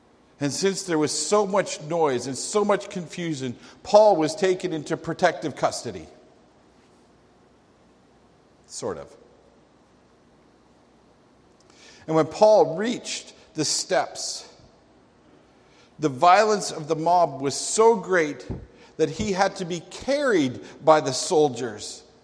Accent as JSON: {"language": "English", "town": "Calgary", "region": "Alberta", "country": "Canada", "tie": "born or raised there", "said": "I grew up in Calgary."}